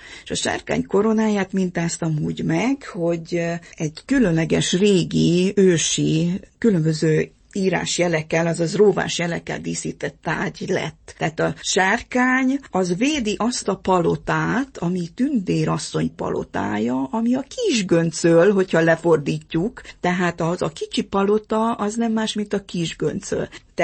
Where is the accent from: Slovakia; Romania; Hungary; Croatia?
Romania; Székely Land; Kimondhatatlanul hálás vagyok, hogy abba a családba születtem, ahová. Tehát, hogy székely lehettem, hogy én az én édesapám … korondi fazekasmester és édesanyám